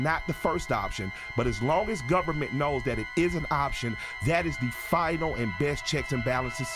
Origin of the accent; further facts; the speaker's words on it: United States; I will die defending that right because I am an American.